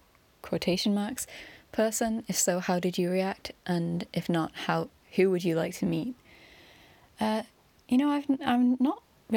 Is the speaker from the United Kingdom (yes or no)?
yes; Manchester, North West England, United Kingdom; And I'm from Manchester, which is a city in the northwest of England.